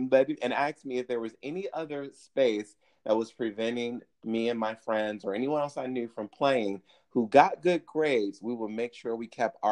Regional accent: Detroit, Michigan, United States; When I was in fourth grade, I grew up in Detroit, Michigan.

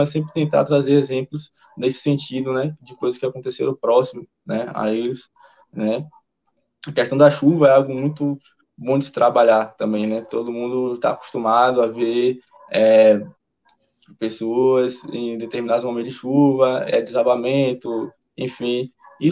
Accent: Cruz das Almas, Bahia, Brazil; Eu sou de Cruz, estudei Cruz das Almas há muito tempo

